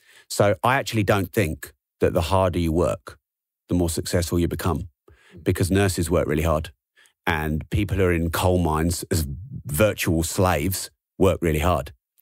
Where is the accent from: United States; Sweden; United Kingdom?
United Kingdom; England; I'm English and I don't really like blow my own trumpet.